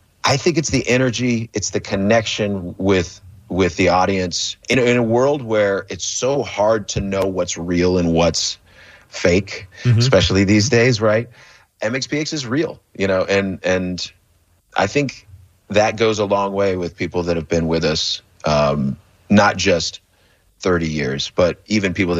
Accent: Bremerton, Washington, United States; You know, I was born and raised here in Bremerton, and obviously I've been all over Washington.

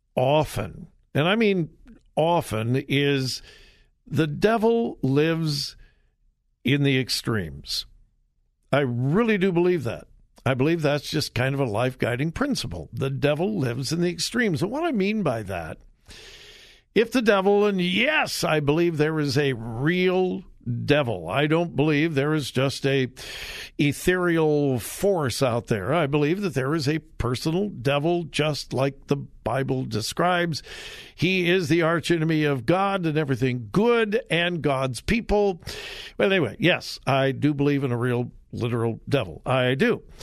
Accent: United States; Every time I come back to America, I just, thank you, Lord, that I am an American.

